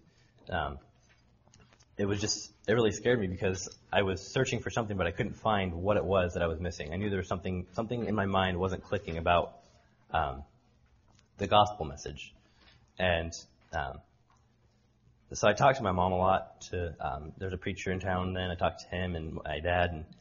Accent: Anchorage, Alaska, United States; born there; I was born in Anchorage, Alaska in 1992, the youngest of eight kids, so I have four older brothers and three older sisters.

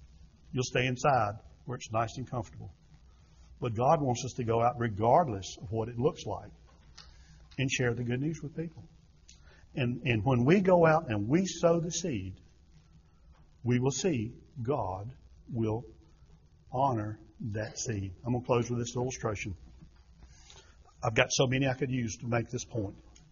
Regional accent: Ruffin, United States; I'm not the same kid you knew 30 years ago growing up in Ruffin.

